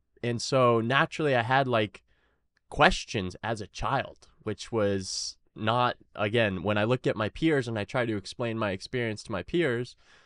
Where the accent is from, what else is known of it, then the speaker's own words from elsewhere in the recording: New England, United States; I grew up in the Western world, grew up in the United States, northeastern part, New England.